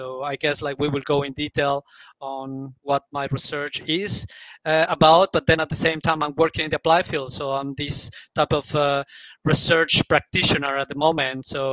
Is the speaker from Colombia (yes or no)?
yes; Colombia; now in Cologne, Germany; Yeah, so I am from Colombia, by the way.